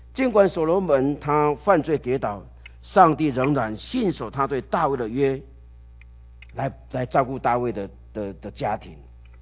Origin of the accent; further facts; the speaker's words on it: China; 我们中国人都说什么失败是成功，是成功之母